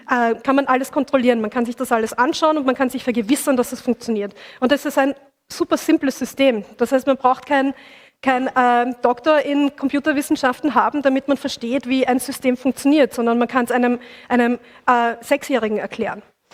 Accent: Austria; weil bei uns in Österreich wurde extra Internet über Internetwahlen diskutiert

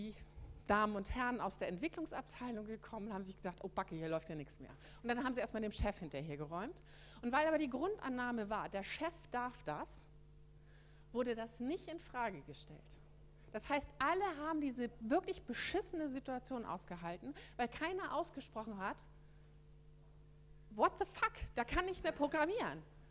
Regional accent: Hamburg, Germany; Ich komme aus Hamburg, da können auch so Läden so ganz bestimmt sagen, wir sind Hanseaten

